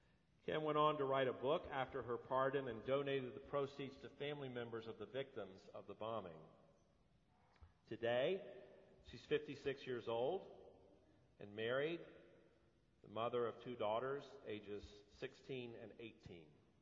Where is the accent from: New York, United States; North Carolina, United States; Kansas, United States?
North Carolina, United States; In North Carolina, I was raised in the Moravian Church, and Palm Sunday in that German Protestant tradition was always especially festive.